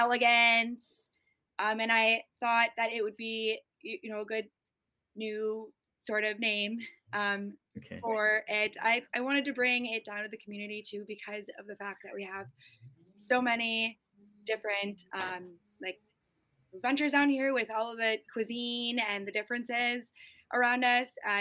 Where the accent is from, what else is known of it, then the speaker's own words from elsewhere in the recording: Hartland, Wisconsin, United States; I am from Heartland, which is a small little village.